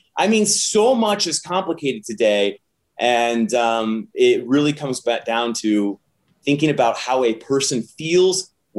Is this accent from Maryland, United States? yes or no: no; Nebraska, United States; I was born and raised in Nebraska.